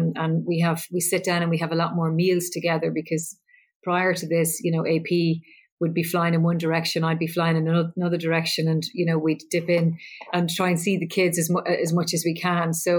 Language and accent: English; Loughrea, Connacht, Ireland; Yeah, I grew up in Loughrea, County Galway, and I was number three of five children.